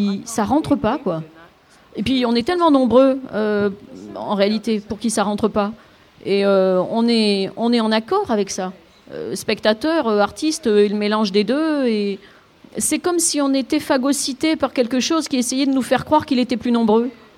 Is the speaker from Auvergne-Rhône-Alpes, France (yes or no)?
no; Occitanie, France; je viens du sud de la France, du Gard.